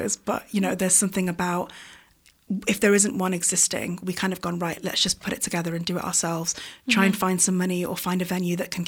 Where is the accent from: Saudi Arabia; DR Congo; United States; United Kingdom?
United Kingdom; Manchester, North West England; also born or lived in London; I'm from Manchester, but I did my degree in London, and I came back to Manchester as a 21-year-old